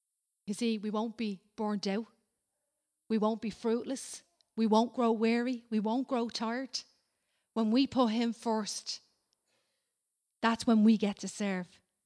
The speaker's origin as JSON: {"language": "English", "country": "Ireland", "said": "And I think as Irish, we all do. We like to do a good turn for people."}